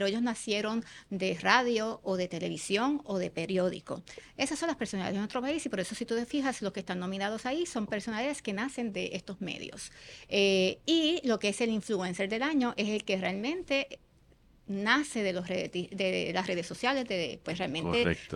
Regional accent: Puerto Rico; Y obviamente como siendo pues puertorriqueña al fin, sale el patriota de uno y tú quieres exaltar la belleza de tu país, tu cultura, etcétera.

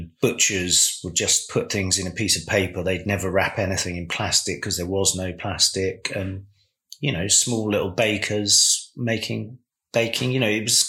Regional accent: Deal, South East England, United Kingdom; You know, my parents had a restaurant on the high street, so we were right in the thick of it. I think Deal's great if you're in the thick of it

